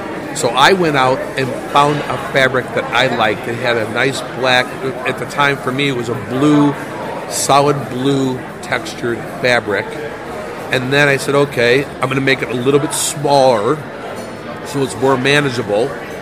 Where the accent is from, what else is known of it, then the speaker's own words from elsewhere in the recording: Mount Prospect, Illinois, United States; also born or lived in Arlington Heights; No, I was born and raised. I was born in Arlington Heights, and I lived in Mount Prospect